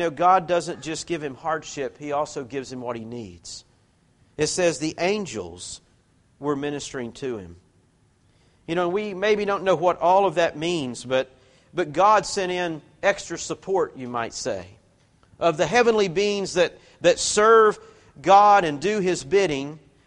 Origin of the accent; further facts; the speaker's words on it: United States; I'm an American. I like a hotel room when I go on vacation.